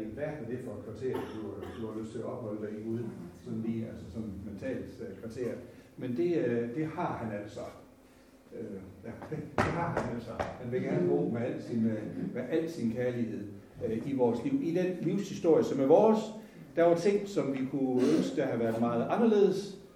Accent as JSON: {"language": "Danish", "region": "Jutland", "country": "Denmark", "accent": "Jutlandic", "said": "jeg snakker har noget jysk i mit tonefald"}